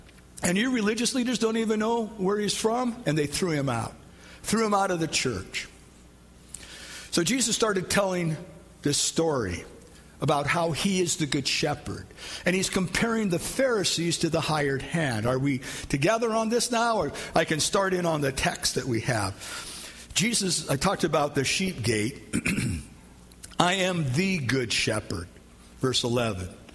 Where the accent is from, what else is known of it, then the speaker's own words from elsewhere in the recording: Iowa, United States; There was a song that I sang growing up in Iowa.